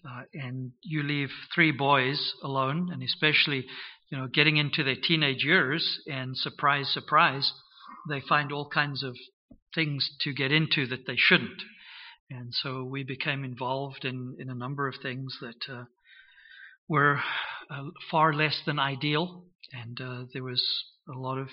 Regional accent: South Africa; born there; I was born in South Africa. I was not born into a situation where there was a lot of religious influence, certainly not Christian influence in my early life.

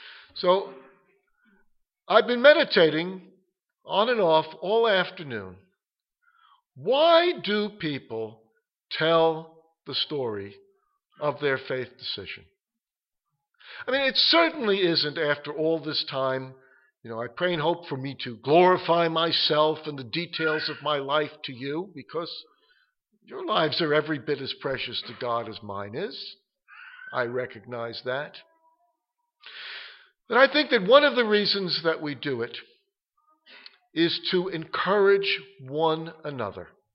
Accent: New York City, New York, United States; And growing up in New York City, as I did, going to Hebrew school, preparing for my bar mitzvah

